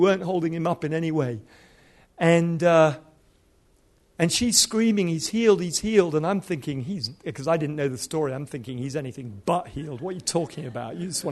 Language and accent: English; Nigeria; moved away as an adult; So I grew up in Nigeria till I was 18 years old.